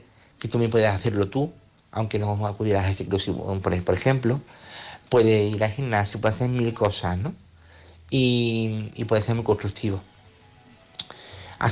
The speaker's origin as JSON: {"language": "Spanish", "town": "Córdoba", "region": "Andalusia", "country": "Spain", "said": "de Córdoba"}